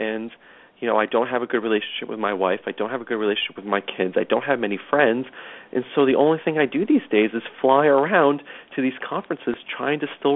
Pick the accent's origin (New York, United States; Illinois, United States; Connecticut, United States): New York, United States; Brooklyn; I grew up in a very blue-collar neighborhood of Brooklyn where it was pretty much we spent our time playing sports